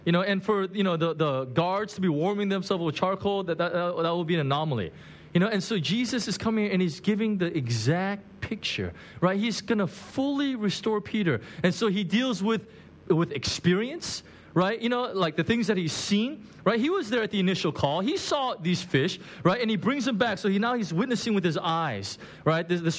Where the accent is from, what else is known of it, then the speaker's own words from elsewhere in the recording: South Korea; when I was a little boy growing up in Korea